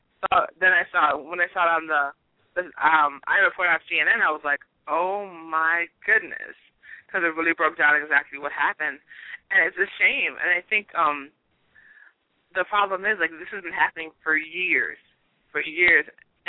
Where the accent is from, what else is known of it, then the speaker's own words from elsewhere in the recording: Chicago, Illinois, United States; I'm from Chicago.